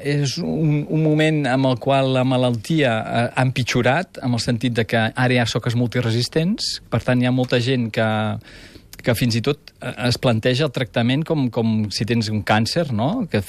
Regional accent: Manresa, Catalonia, Spain; Jo soc manresà, eh?

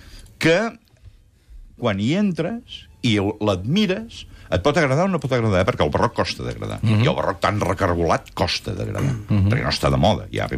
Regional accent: Catalonia, Spain; som els catalans

